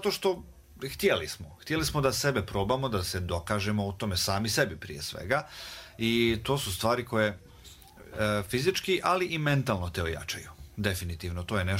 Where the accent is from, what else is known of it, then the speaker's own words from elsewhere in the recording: Banja Luka, Republika Srpska, Bosnia & Herzegovina; ja sam izviđač iz Banja Luke.